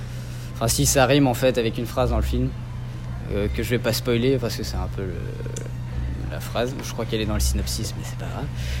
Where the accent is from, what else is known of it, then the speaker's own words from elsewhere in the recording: Brest, Brittany, France; Puis je suis brestois depuis... je suis né à Brest, quoi. Donc ouais, forcément, j'y suis attaché